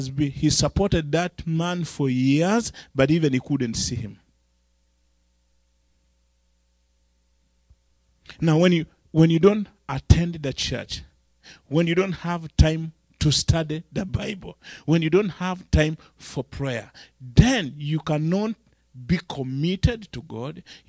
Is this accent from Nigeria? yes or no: yes; Nigeria; Then I go, no, I come from Nigeria.